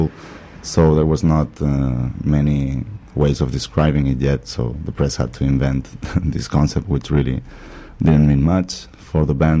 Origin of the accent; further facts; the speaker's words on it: Barcelona, Catalonia, Spain; I'm from Barcelona.